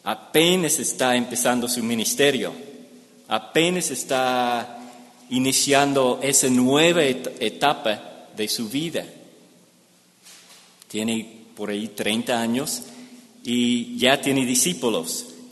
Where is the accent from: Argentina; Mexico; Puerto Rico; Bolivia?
Mexico; Voy a llegar un poquito más tarde como buen mexicano.